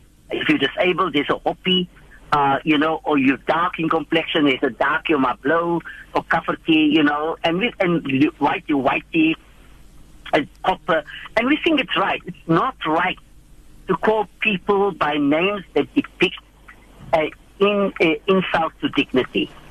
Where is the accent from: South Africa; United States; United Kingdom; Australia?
South Africa; as South African citizens, we need to stand up for our rights. We need to take our place.